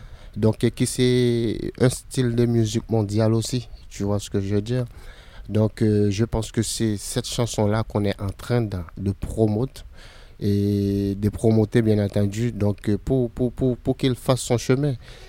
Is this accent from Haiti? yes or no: yes; Haiti; je suis un jeune artiste haïtien, je viens d'Haïti, bien entendu.